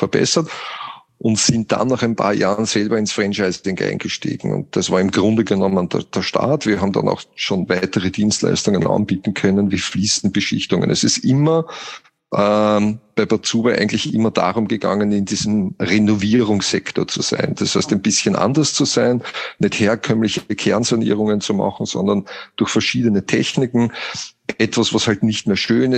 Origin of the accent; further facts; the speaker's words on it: Austria; Ja, wie man hört, bin ich ja Österreicher.